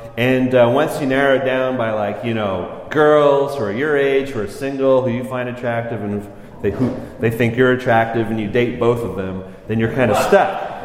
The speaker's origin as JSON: {"language": "English", "town": "Montreal", "region": "Quebec", "country": "Canada", "said": "I mean, I'm from the French part of Canada, Montreal. Anyone been to Montreal before?"}